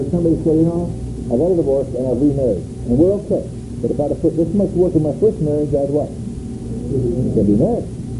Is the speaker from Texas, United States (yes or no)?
no; California, United States; now in Oklahoma, United States; I came from California to Oklahoma thinking I'd get away from all that stuff.